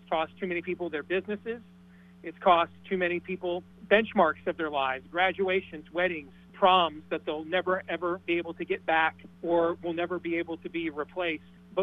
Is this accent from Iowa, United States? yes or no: yes; Iowa, United States; born there; You know, I was born in Iowa. I lived here off and on as a kid, moved around a lot. My mom was originally from Des Moines.